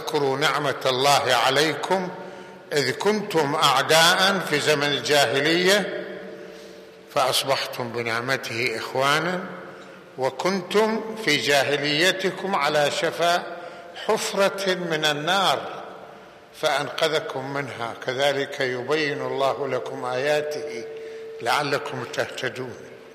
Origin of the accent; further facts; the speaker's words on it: Lebanon; احنا لبنانيين والمفروض على أنه نهتم بلدنا